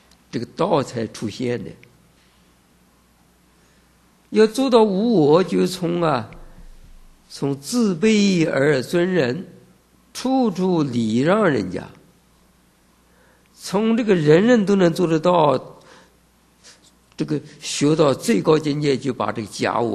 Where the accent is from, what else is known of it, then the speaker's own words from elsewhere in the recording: China; 我们是中国人